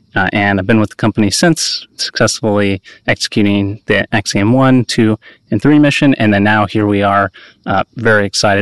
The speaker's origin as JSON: {"language": "English", "town": "Austin", "region": "Texas", "country": "United States", "tie": "born or raised there", "said": "I wasn't born here in Texas, but I've lived here almost my whole life. I grew up over in Austin, Texas, did my education there"}